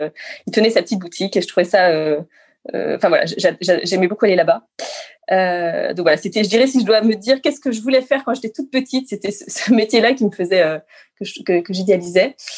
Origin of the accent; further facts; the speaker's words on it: Grenoble, Auvergne-Rhône-Alpes, France; also born or lived in Moûtiers; à Moutier, donc en Savoie, dans les Alpes. Et après, j'ai surtout grandi à Grenoble, enfin, à côté de Grenoble.